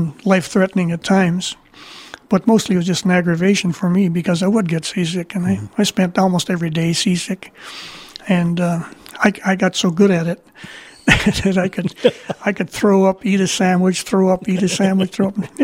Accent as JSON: {"language": "English", "town": "Isle Royale", "region": "Michigan", "country": "United States", "tie": "born or raised there", "also_born_or_lived": "Duluth, Minnesota", "said": "I was born in Duluth, but went to Isle Royale just a couple weeks after."}